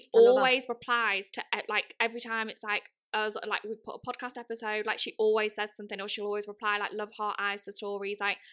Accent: Wales, United Kingdom; She's actually very local to me. She's not far from my hometown. She's a North Wales girlie.

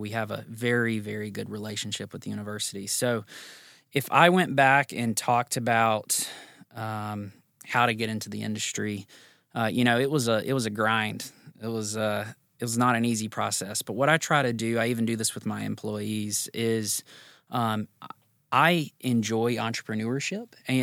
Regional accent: South Carolina, United States; now in Tennessee, United States; but since moving to Tennessee, I wasn't from Tennessee, I was from South Carolina.

